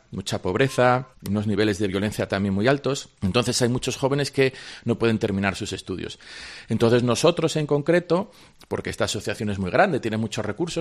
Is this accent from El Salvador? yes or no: no; Mieres, Asturias, Spain; yo soy natural de Mieres, mi familia es una familia católica que a mis 3 hermanos y a mí siempre nos educó en la fe.